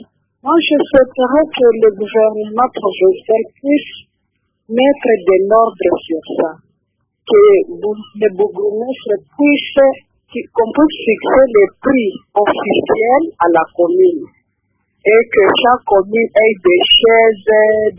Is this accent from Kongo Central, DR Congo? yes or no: no; Lubumbashi, Haut-Katanga, DR Congo; Et moi, je suis de Lubumbashi.